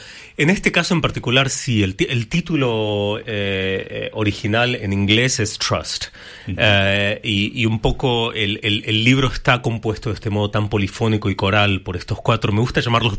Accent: Sweden; yo bueno pasé mi infancia en Suecia, uh-huh. me crié bilingüe, o sea hablo sueco prácticamente sin acento, pero también con un vocabulario de un chico de 12 años

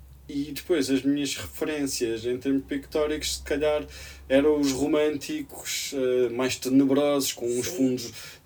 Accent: Beja, Portugal; Estive dentro do meu movimento lá de Beja, de onde eu sou, que é assim mais... é mais pequeno

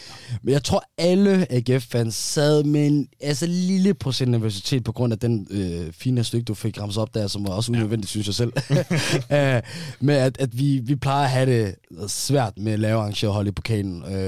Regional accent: Aarhus, Central Denmark Region, Denmark; De har jo hjemmebane, et stenkasse fra, hvor jeg er vokset op i Gellerupparken

